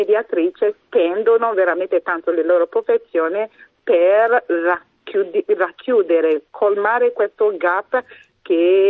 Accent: Benin City, Edo, Nigeria; Italian is a second language; E ti dico già da dove vengo dalla Nigeria, Benin City di preciso

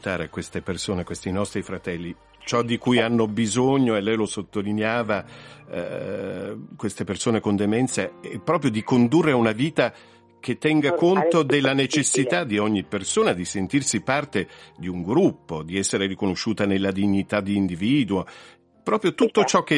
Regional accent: Lamezia Terme, Calabria, Italy; Io sono di Lamezia Terme.

